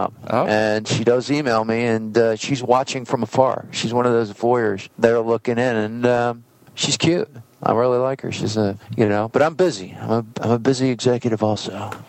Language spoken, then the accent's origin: English; New Jersey, United States; also born or lived in Hawaii; You from Jersey? I'm from Jersey. What exit? Exit 50.